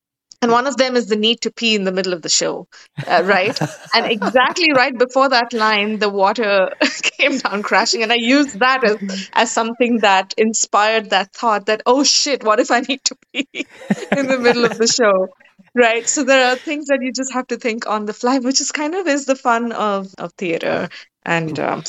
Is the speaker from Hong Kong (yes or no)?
no; India; now in United States; So it is a specific story of my personal transition from India to America as an Indian South Asian immigrant.